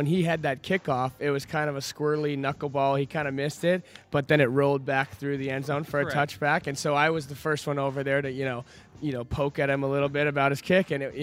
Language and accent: English; Montana, United States; I like to joke that growing up in Montana, you know, small town Montana too, we don't have a lot going on